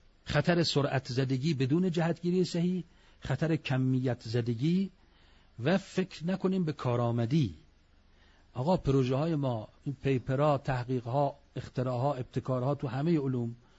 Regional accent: Iran; من و شما توجه کنیم به عنوان یک ایرانی

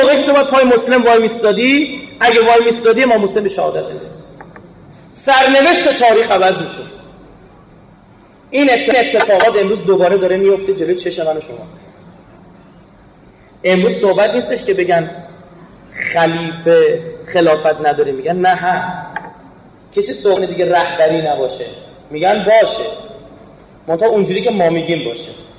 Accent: Iran; من از ایران اومدم،

